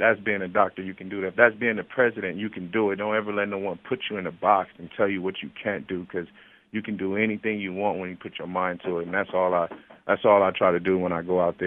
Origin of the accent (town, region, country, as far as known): Pomona, California, United States; born or raised there